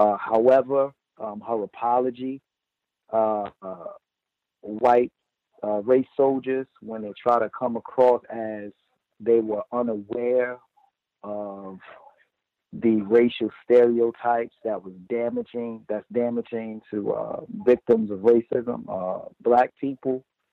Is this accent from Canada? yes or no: no; New Jersey, United States; I'm from New Jersey, and Newark, New Jersey is also going to have their issues concerning lead.